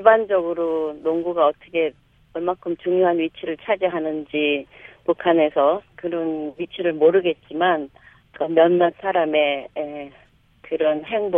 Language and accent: Korean; United States; 그런 발언을 할 위치인가 같은 미국 사람으로서 아쉽네요.